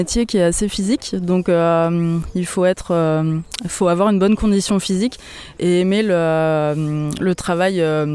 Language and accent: French; Marais Poitevin, France; J'ai grandi dans le Marais Poitevin et du coup, je me suis très tôt intéressée à tout ce qui touche à la nature